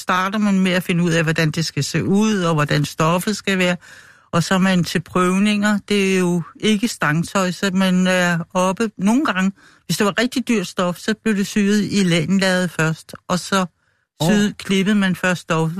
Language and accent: Danish; Søborg, Capital Region of Denmark, Denmark; accent: Copenhagen dialect; Ja. Eller ja, jeg er opvokset ude i Søborg.